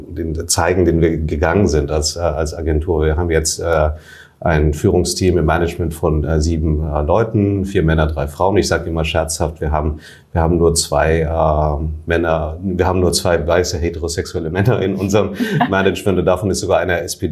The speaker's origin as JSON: {"language": "German", "town": "Bonn", "region": "North Rhine-Westphalia", "country": "Germany", "tie": "born or raised there", "also_born_or_lived": "Manila, Philippines", "lives_now": "Berlin, Germany", "said": "ich bin aufgewachsen in Manila und in Bonn, also in Hauptstädten und ja, jetzt in Berlin."}